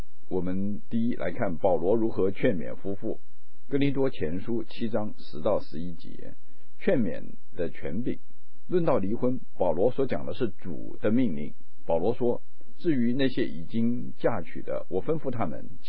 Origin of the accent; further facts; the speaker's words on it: China; 我们中国人说婚姻是终身大事，也是百年好合，是天作之合。